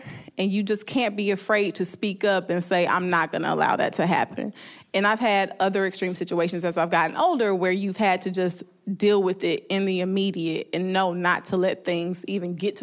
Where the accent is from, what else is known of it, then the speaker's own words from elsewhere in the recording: Southern United States, United States; I'm clearly Ethiopian American, but I grew up in the South, in, you know, all black neighborhood, et cetera.